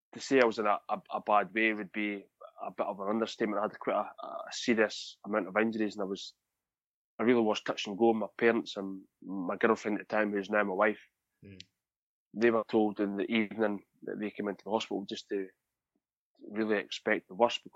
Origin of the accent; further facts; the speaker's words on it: Scotland, United Kingdom; I'm from Fife in Scotland